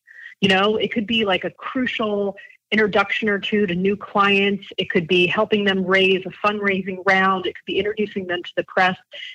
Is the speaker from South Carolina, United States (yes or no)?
yes; South Carolina, United States; I grew up in South Carolina. And I don't know how many people know that, but I grew up kind of in smaller towns outside of the two recognizable cities, Columbia and Charleston.